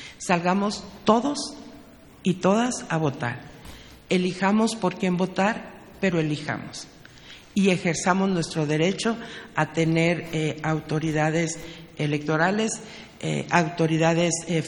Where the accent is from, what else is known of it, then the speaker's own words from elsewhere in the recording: Mexico; de compromiso de mexicano, que sabemos que somos mexicanos